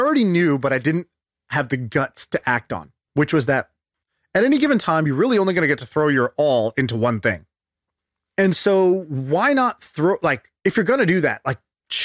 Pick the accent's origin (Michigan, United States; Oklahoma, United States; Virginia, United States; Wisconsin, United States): Oklahoma, United States; Tulsa; born there; also born or lived in Denver / Texas / China / Indonesia; I was born in Oklahoma, believe it or not.